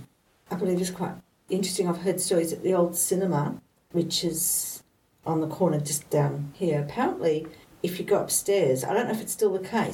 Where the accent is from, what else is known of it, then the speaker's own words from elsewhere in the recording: Ballarat, Victoria, Australia; I grew up in Ballarat where there's a similar situation and buried shop finds plus the cellars.